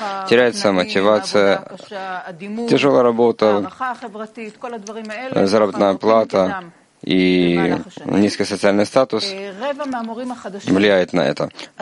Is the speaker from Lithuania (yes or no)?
yes; Lithuania; now in Israel; Когда я приехал в Израиль, я приехал из Литвы.